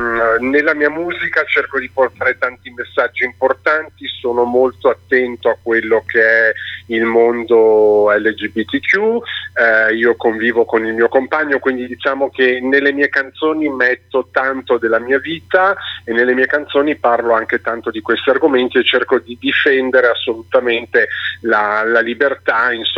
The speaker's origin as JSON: {"language": "Italian", "town": "Milan", "region": "Lombardy", "country": "Italy", "said": "Io sono di Milano."}